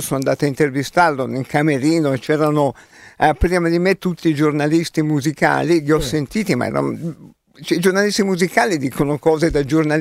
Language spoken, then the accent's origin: Italian; Carmignano, Tuscany, Italy; sono di Carmignano, oh. che però è di un paese piccolissimo in provincia di Prato, che però è diviso in due, metà in provincia di Pistoia e metà in provincia di Prato.